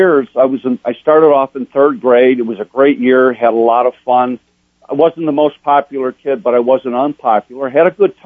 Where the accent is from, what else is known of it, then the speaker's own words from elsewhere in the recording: Roseland, Illinois, United States; born there; I was born in Roseland, Illinois, which is a suburb of Chicago, blue collar. Really a great place.